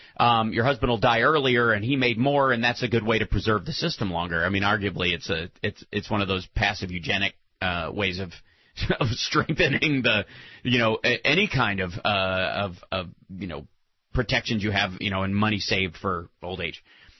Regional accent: the South, United States; growing up in the South and knowing a lot of people in the South

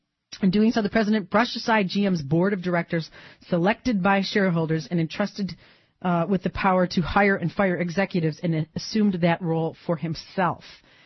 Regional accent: Detroit, Michigan, United States; I don't know how much you know about me, but I live in Detroit. I'm from Detroit.

